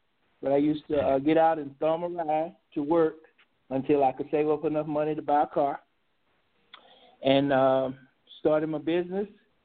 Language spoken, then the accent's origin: English; Marshville, North Carolina, United States; I'm a native of Marshville. I was born there in Marshville. My mother's a native of Marshville. My father is a native of Anson County over in the White Store area. Grew up there in Marshville.